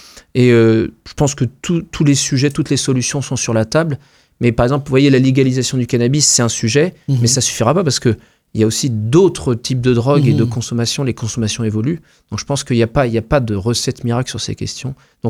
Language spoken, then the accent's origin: French; Dinan, Brittany, France; Alors moi, je suis de Dinan.